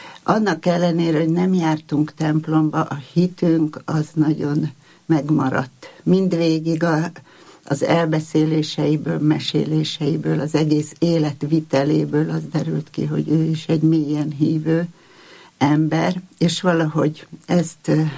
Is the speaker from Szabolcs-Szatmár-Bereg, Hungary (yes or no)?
no; Ózd, Borsod-Abaúj-Zemplén, Hungary; moved away as an adult; Aztán hazamentem szünidő után, Ózdra, ott születtem, ott éltem 18 éves koromig, és Ózdon már nem jártunk templomba.